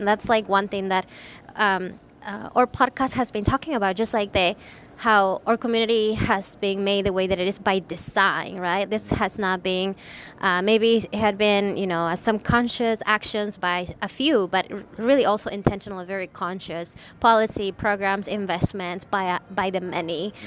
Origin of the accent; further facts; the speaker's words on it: Peru; now in United States; I moved from Peru 12 years ago, and I don't have any family here in the Central Coast.